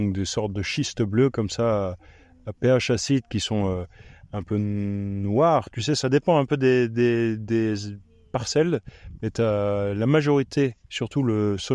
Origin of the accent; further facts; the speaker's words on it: Reichshofen, Grand Est, France; Du nord de Strasbourg, à Reichshofen.